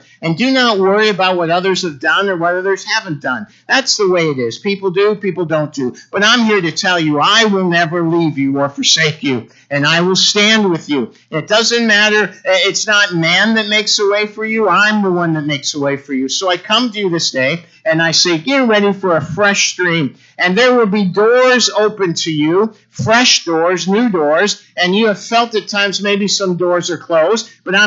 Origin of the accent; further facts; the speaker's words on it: Ireland; I'm Irish, I joke, I can't help it.